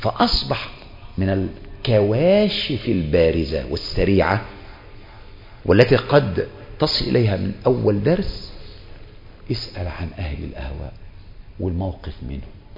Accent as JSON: {"language": "Arabic", "country": "Egypt", "said": "انا من مصر جزاك الله خير، وانا الحقيقة تعرف واقعنا في مصر الان جماعة طوائف وحزاب في اللي احنا عايشين فيها"}